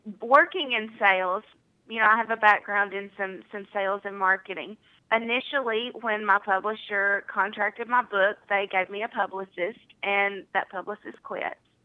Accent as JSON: {"language": "English", "town": "Mount Vernon", "region": "Ohio", "country": "United States", "tie": "born or raised there", "said": "a mansion that is maybe 30 minutes away from my hometown here in Mount Vernon."}